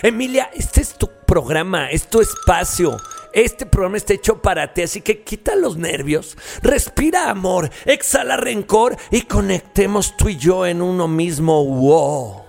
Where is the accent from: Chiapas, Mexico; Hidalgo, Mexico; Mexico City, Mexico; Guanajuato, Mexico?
Guanajuato, Mexico; Me encanta que seas de Guanajuato porque yo soy de Guanajuato.